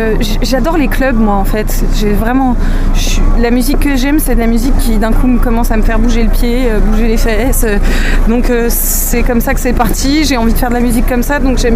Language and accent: French; Paris, Île-de-France, France; Puis je suis parisienne en plus, donc je sais ce que c'est que de pas être généreuse.